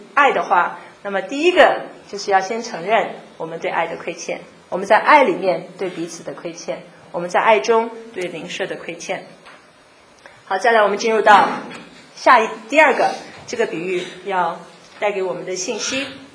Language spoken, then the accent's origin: Chinese; China; 原因是我们的中国的哲学背景其实对我们中国人的思维方式产生了很重要的那个塑形